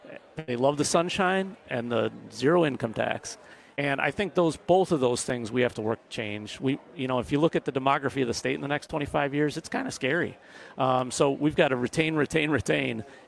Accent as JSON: {"language": "English", "town": "Kewaunee", "region": "Wisconsin", "country": "United States", "tie": "born or raised there", "also_born_or_lived": "Hartford", "said": "I was born in Hartford, so Washington County originally. I'm the son of a Lutheran minister and a registered nurse. And my folks moved around a lot when I was a youngster. And mostly the eastern part of the state. Middle school and high school years in Kewaunee."}